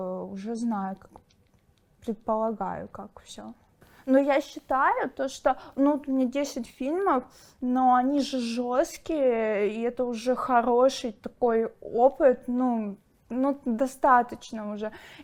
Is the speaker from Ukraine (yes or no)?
yes; Ukraine; now in Moscow, Russia; Да, я с Украины, вот, но я приехала в Москву, я гражданка России